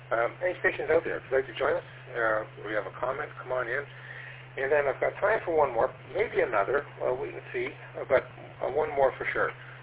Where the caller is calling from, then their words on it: Toronto, Ontario, Canada; I'm transmitting from Toronto, Ontario, Canada.